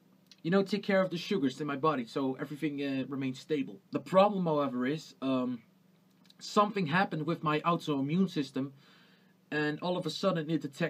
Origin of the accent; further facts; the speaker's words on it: Netherlands; I'm 20 years old, I'm from the Netherlands